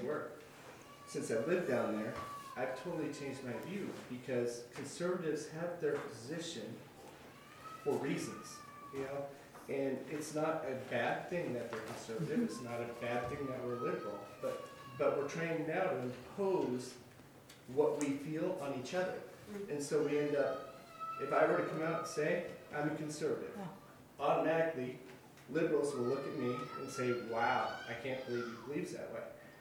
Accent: Spokane, Washington, United States; moved away; also born or lived in Texas, United States; I mean, I grew up in Spokane, Washington, pretty liberal place. I moved to Texas, pretty conservative place.

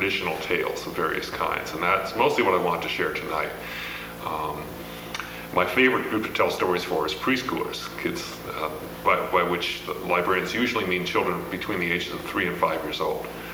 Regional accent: Seattle, Washington, United States; Okay, let's start all over again. … I'm from Seattle.

